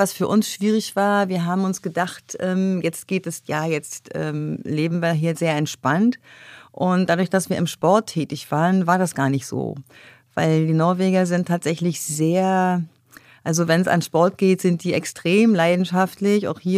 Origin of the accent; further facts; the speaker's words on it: Germany; now in Norway; Weil wir haben als Deutsche schon Vorteile, da ist die Sprache nicht so schwer.